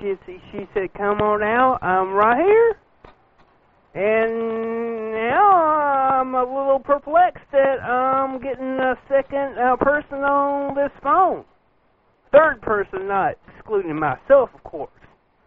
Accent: Tennessee, United States; I'm from Tennessee.

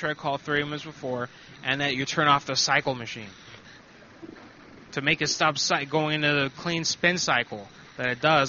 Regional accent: Samoa; Just because I'm from the Republic of Samoa doesn't mean that I don't know what I'm talking about.

